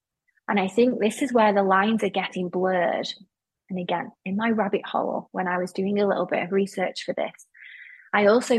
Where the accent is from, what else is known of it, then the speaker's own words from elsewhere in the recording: United Kingdom; in the UK, in my home country, my hometown